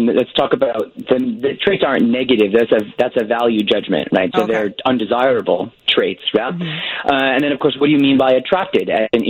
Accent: Connecticut, United States; born or raised there; also born or lived in White Plains, New York; now in Australia

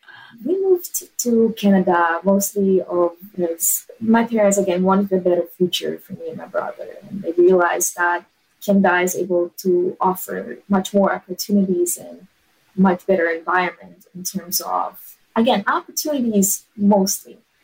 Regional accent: Israel; I grew up in Israel and I lived my life more or less comfortably.

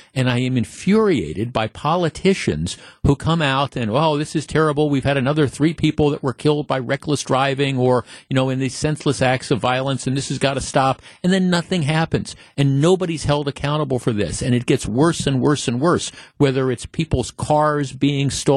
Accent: Glendale, Wisconsin, United States; I grew up here, right? I mean, I'm from here. I grew up in Glendale. I've lived here my entire life when my parents moved here when I was a young boy

